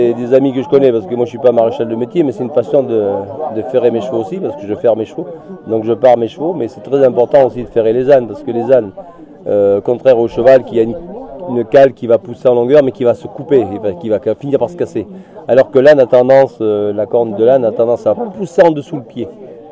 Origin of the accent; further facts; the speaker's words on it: La Péruse, Nouvelle-Aquitaine, France; je suis du Pont-Sigoulant, d'ailleurs c'est la commune de La Péruse, entre Roumazières et La Péruse. Donc je suis dans un fond, je suis originaire vraiment de cette région.